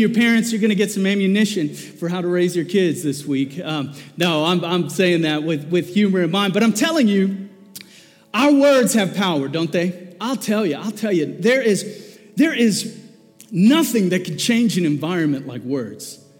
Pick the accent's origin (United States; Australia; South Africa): South Africa; I remember growing up in South Africa, I went to an all-boys preparatory school.